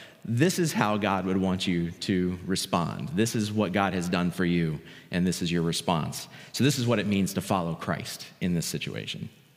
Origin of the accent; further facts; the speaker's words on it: Texas, United States; in my home country of Texas.